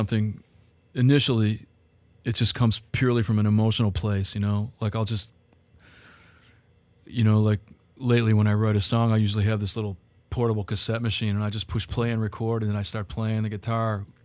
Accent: Michigan, United States; And I grew up in the Detroit area also.

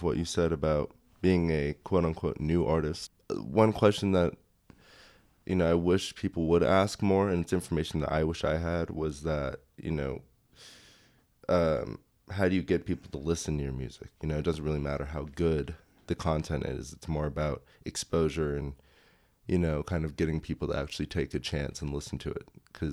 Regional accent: Los Angeles, California, United States; My childhood was definitely spent in Koreatown for the most part. Just like L.A. in general

